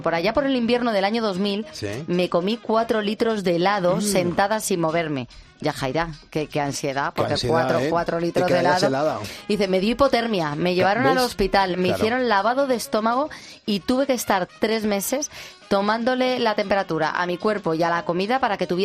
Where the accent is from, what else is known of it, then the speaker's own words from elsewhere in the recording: Arnedo, La Rioja, Spain; hago fardelejos y soy de Arnedo, en La Rioja.